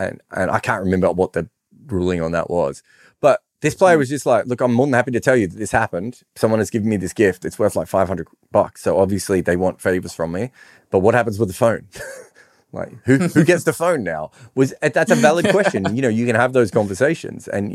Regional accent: Australia; And I've been upset as an Australian at that before, not that much about swimming, but about other things.

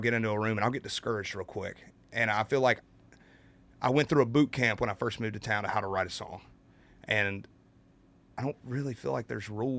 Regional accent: Carolina, United States; since I'm from Carolina and … is from Carolina

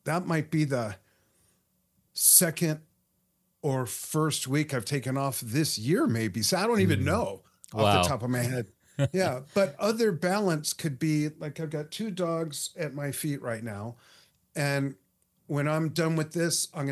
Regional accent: Los Angeles, California, United States; also born or lived in Las Vegas; We were living in Las Vegas. I went there by way of growing up in Los Angeles.

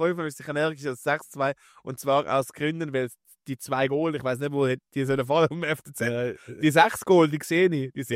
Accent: Zürich, Zurich, Switzerland; ich kann gar nicht sagen, wenn ich das Spiel anschaue als Zürcher.

